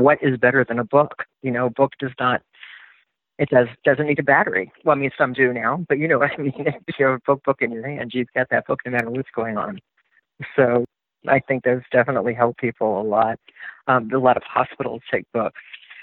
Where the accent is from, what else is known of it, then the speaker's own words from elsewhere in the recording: the South, United States; I'm from the South, so we see an awful lot of storm damages.